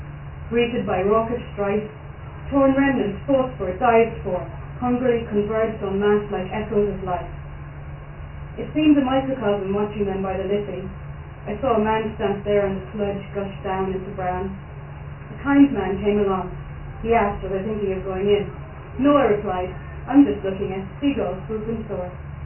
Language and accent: English; Carlow, Leinster, Ireland; also born or lived in Melbourne, Australia; For years I debated whether I was really from Dublin, but I was born in Melbourne. Then my parents moved to Carlow. So I thought, I'm going to support, so I'm going to tell everyone I'm from Carlow